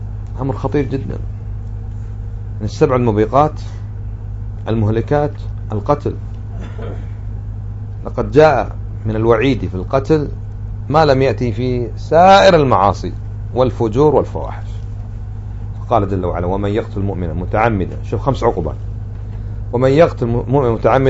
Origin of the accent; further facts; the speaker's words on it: Kuwait; من خاصة عندنا بالكويت احنا الكويت